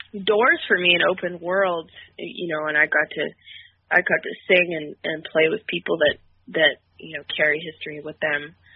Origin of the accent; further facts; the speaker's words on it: Montreal, Quebec, Canada; So I'm originally from Montreal, Quebec.